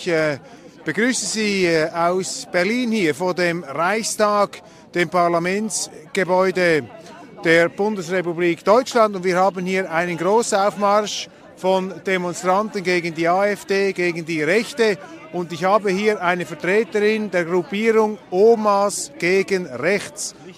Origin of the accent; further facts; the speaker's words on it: Switzerland; ich bin Schweizer